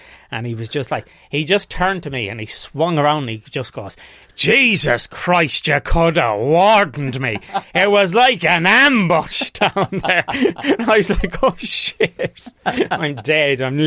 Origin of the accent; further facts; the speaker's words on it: Galway, County Galway, Ireland; Westside Galway.